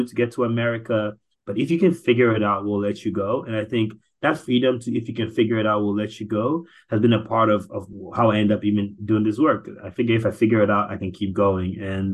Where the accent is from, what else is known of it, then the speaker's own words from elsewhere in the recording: Ghana; Like I was born and raised in Ghana, right?